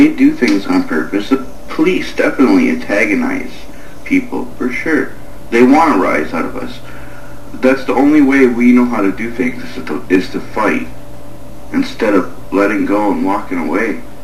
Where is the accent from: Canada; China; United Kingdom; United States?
Canada; I only live in a town of 45,000 people. I come from Canada, right? I'm a small community, you know, everybody waves to each other.